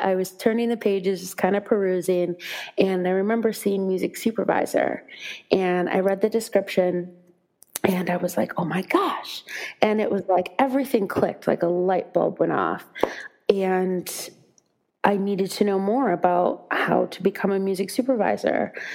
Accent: Wisconsin, United States; And I grew up in Wisconsin. They wanted me to, you know, go to the UW.

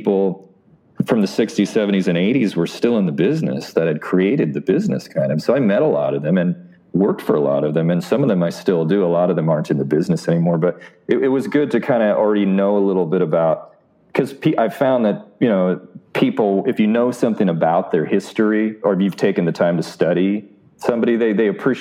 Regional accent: Kansas, United States; But I grew up in Kansas, right? There's no business there.

